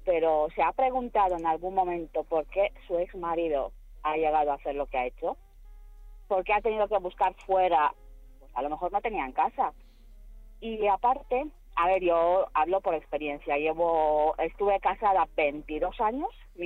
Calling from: Madrid, Community of Madrid, Spain; de Madrid.

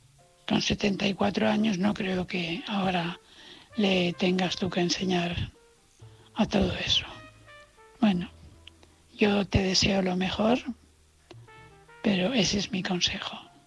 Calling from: Valencia, Valencian Community, Spain; de Valencia.

